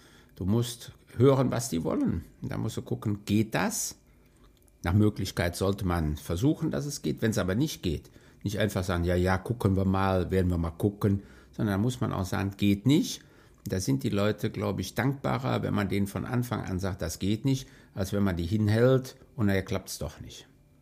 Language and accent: German; Troisdorf, North Rhine-Westphalia, Germany; also zum einen komme ich aus Troisdorf-Müllekofen, das ist der kleinste Ort in Troisdorf